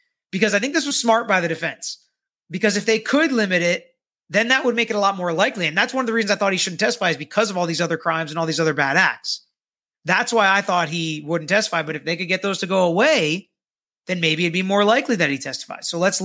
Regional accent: the South, United States; I'm from the South. I handle guns a lot or know my way around hunting and these long guns

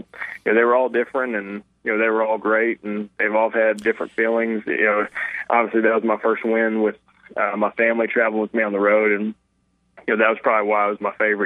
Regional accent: New England, United States; born there; now in Scottsdale, United States; I was born in New England and proud Patriots, Red Sox, and, you know, just New England sports fan in general.

